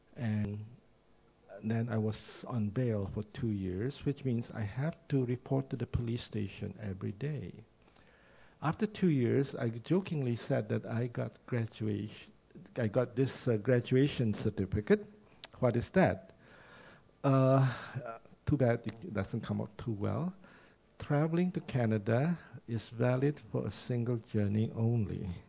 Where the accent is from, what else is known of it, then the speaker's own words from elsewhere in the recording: Indonesia; English is a second language; also born or lived in China; I was born in China, and the day I was born, my father went to the Philippines. And in 1949, when I was 3 years old, so you know how old I am, and my mother took six of us to Indonesia.